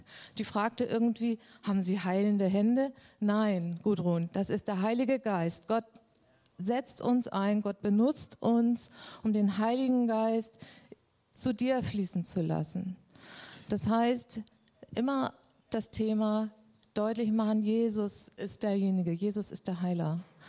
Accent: Hamburg, Germany; Außerdem bin ich Hamburgerin. Und Hamburger sind eher so ein bisschen distanziert und reserviert.

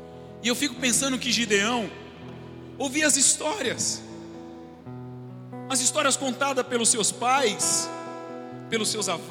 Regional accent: Brazil; Nós somos brasileiros, sim ou não?

